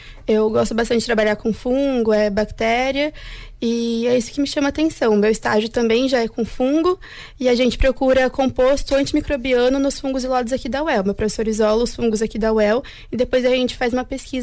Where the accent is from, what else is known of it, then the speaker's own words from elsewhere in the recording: Londrina, Paraná, Brazil; a minha preferência era cursar e fazer aqui em Londrina mesmo, né? Como é minha cidade natal, eu não queria sair daqui.